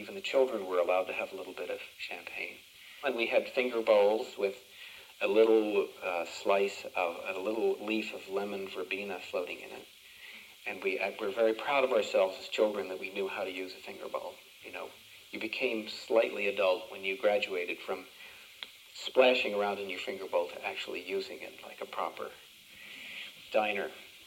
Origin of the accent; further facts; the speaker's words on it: Pennsylvania, United States; born there; I was born in Chester County, which is about 30 miles west of Philadelphia.